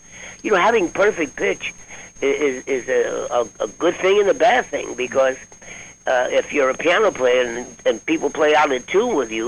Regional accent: Brooklyn, New York, United States; Actually, Brooklyn, I'm actually from Brooklyn, New York. There's a big difference, you come from New York, but the big difference between what they call Brooklyn and the Bronx.

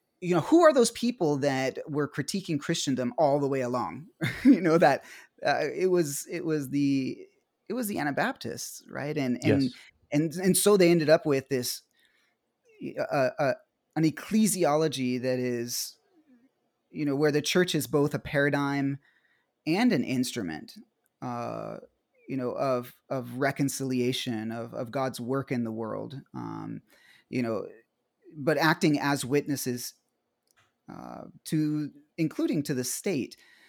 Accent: Mexico; now in United States; I feel allegiance to the country where I grew up in Mexico

